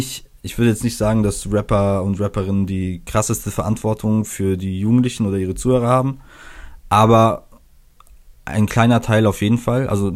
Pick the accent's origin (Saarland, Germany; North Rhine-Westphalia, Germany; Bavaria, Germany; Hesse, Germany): Bavaria, Germany; born there; ich bin ja aus gebürtig aus der Nähe von Augsburg, da sagt man Leberkäsesemmel.